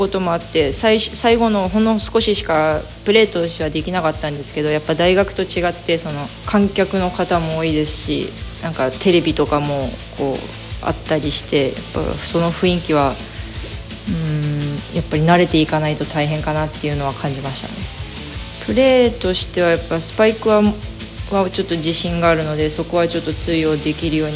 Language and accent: Japanese; Izu, Shizuoka, Japan; 今22歳で、地元は静岡の伊豆になるんですが、大学は国士舘大学に通っていました。